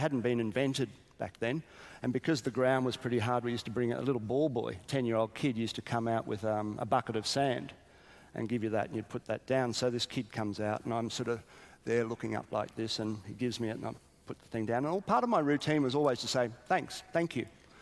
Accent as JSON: {"language": "English", "town": "Brisbane", "region": "Queensland", "country": "Australia", "said": "I was in Brisbane. I'm from Brisbane."}